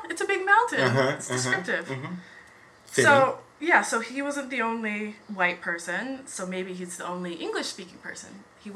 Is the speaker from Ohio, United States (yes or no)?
yes; Canton, Ohio, United States; So I'm from Canton, Ohio.